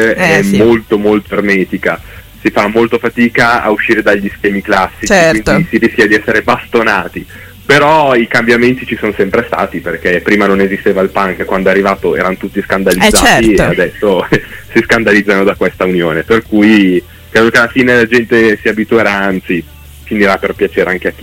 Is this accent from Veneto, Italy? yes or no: no; Lombardy, Italy; noi siamo dei dintorni di Monza, tra Concorenzo, Arcore, diciamo la zona è quella